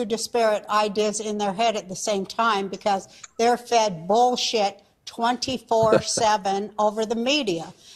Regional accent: Ukraine; I'm from the Ukraine. There is a large faction of Nazis.

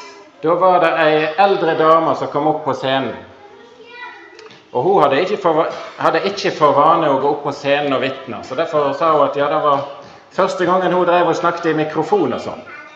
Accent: Fitjar, Vestland, Norway; now in Sotra, Norway; det tror jeg ble nevnt. Og jeg bor på Sotra, men jeg vokste opp på Fitjar.

